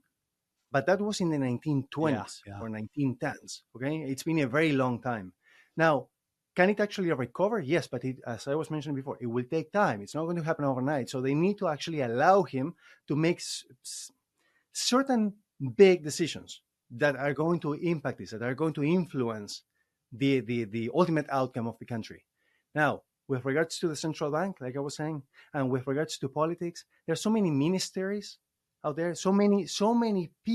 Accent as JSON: {"language": "English", "country": "Argentina", "tie": "born or raised there", "moved": "as an adult", "lives_now": "North America", "said": "I was born and raised in Argentina. I lived there for almost 20 years, and I've been here in North America for almost 20 years as well. In December now, this month is going to be 20 years."}